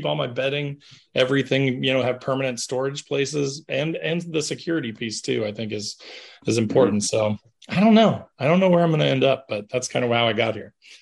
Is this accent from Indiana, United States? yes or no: yes; Indiana, United States; Like I definitely started with tents, because like when I was a kid, I grew up in Southern Indiana. So we lived in the woods.